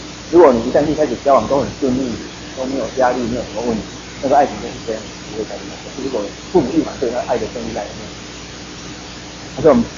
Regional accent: Taiwan; 我们台湾人他们都拜拜，因为弄一些什么水果啊，好吃的东西就放在那边拜拜吗？

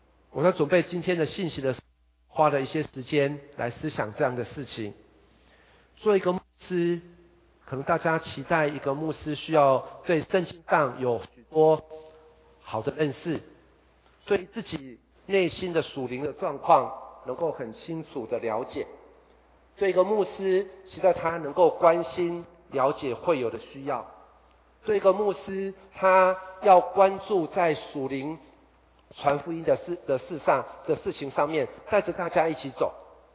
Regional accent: Taiwan; 可是我想对我们台湾人来说，不是每个人都可以这样到一个地方重新开始

